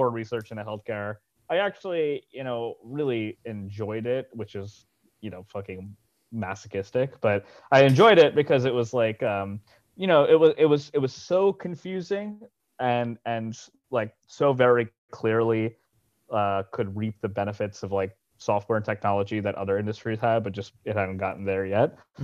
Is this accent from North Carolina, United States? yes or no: no; New York, United States; So I mean, I grew up in New York. I've been here my whole life, actually. Went to school here, still here.